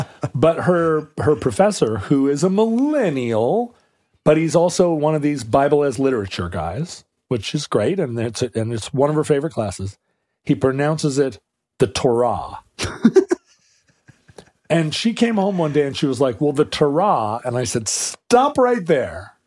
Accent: Alaska, United States; I'm from Alaska. I've seen as many waterfalls as you've had hot dinners.

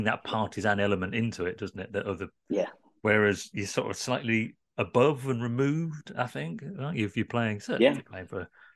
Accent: England, United Kingdom; As an Englishman, I don't want him in the Premier League

